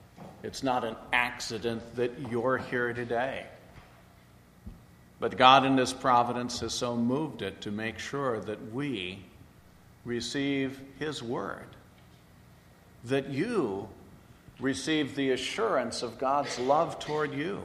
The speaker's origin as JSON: {"language": "English", "region": "West Coast", "country": "United States", "tie": "born there", "said": "I was born on the West Coast."}